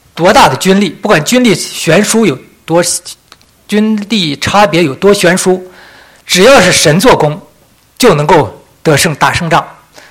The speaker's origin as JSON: {"language": "Chinese", "country": "China", "said": "这都是我们中国人善用的"}